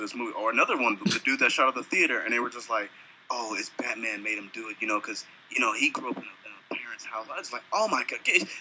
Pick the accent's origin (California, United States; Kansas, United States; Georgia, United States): California, United States; Compton; You know, growing up in Compton, a lot of people have offered me that, and I always said, no, that's okay.